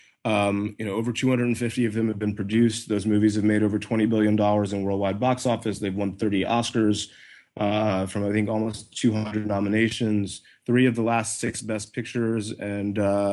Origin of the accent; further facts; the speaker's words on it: Deep South, United States; You know, I'm African American and I grew up in the Deep South